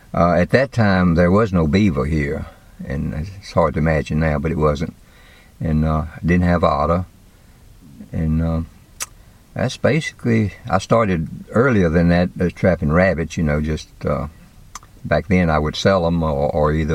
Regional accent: Martinsville, Virginia, United States; I'm from Martinsville, Virginia.

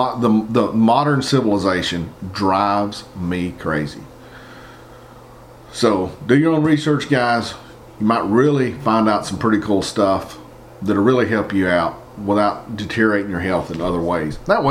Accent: Appalachia, United States; Now see, I'm just a Appalachian redneck

